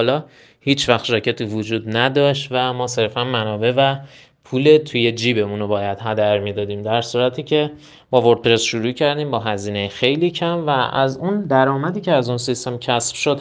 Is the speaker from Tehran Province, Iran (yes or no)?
yes; Tehran, Tehran Province, Iran; born there; متولد تهران هستم.